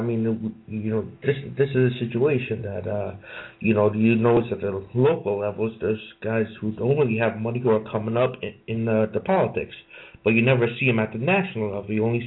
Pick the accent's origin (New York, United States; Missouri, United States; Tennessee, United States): New York, United States; New York City; I'm from Little Italy, New York City.